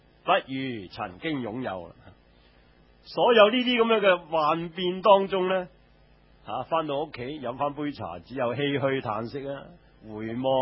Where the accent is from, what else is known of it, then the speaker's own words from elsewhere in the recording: Hong Kong; 比起我們香港人是有過之而無不及